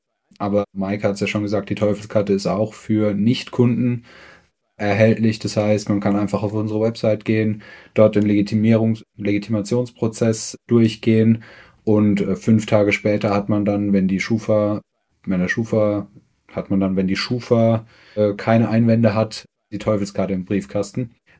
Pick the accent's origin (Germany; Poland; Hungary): Germany; Dahn, Rhineland-Palatinate; Ich komme aus Dahn. Das ist im wunderschönen Pfälzerwald.